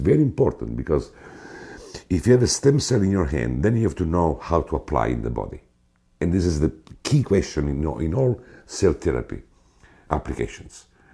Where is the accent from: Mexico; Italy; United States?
Italy; English is a second language; Of course, I grew up in Italy. I am an MD.